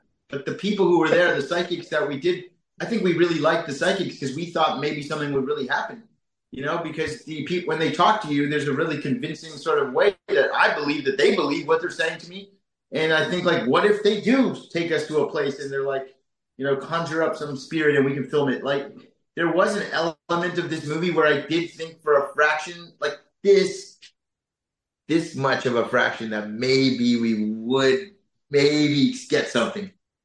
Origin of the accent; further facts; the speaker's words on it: Canada; we're Canadian filmmakers who work with Canadian actors a lot of the times.